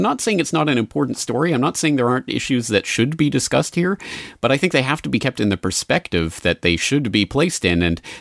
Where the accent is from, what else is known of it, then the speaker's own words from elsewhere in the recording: Canada; now in Japan; because I'm a Canadian in Japan.